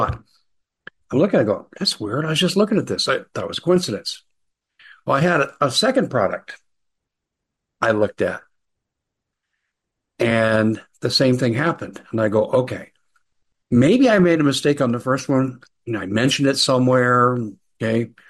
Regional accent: Aurora, Colorado, United States; moved away; This is why I moved away from Colorado. And I'm glad I'm away from Aurora, my hometown

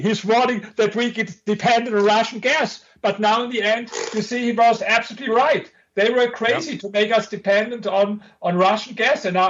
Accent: Germany; English is a second language; I come from Germany, and I had this comparison between East and West Germany, the same country, the same culture, the same language.

